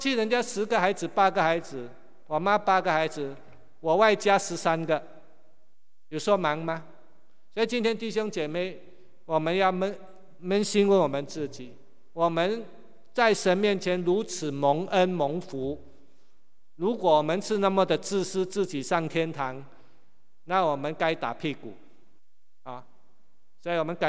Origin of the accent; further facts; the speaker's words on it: Singapore; born there; 刚才已经说了，我是新加坡出生的啊